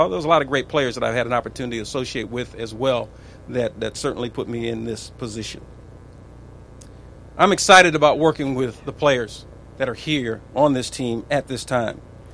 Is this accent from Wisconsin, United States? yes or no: yes; Beloit, Wisconsin, United States; We grew up together in Beloit. So we've actually dated since we were 15 years of age.